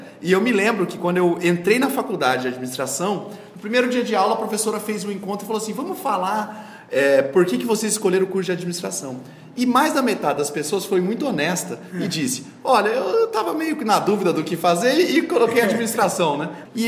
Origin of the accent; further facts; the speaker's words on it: Campo Grande, Mato Grosso do Sul, Brazil; sou nascido e criado em Campo Grande, Mato Grosso do Sul. Né? Morei aqui minha vida toda. Um breve período eu morei nos Estados Unidos. Ali por volta dos 16, 17 anos eu fiz um intercâmbio, mas não fiquei nem um ano fora daqui.